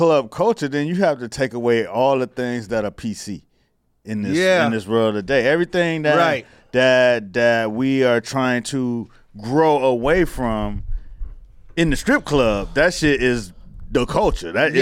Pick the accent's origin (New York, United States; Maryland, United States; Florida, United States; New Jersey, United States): Florida, United States; Miami; I'm just saying, like a lot of drug dealers I knew growing up in Miami.